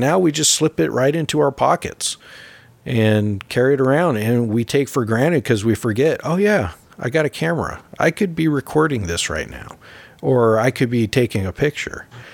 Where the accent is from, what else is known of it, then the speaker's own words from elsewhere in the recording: West Coast, United States; growing up on the West Coast, you know, Lake Tahoe, the mountains, the redwoods. I took for granted, you know, because I live there.